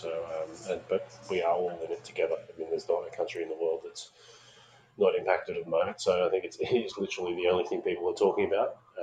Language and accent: English; Australia; my home country, Australia